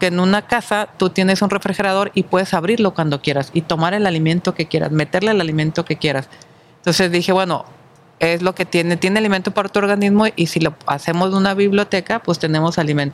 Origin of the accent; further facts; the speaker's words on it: Guasave, Sinaloa, Mexico; yo soy sinaloense, y siempre pensé en hacer algo allá en mi pueblo, okay. ¿No? En Sinaloa, en Guasave, Sinaloa.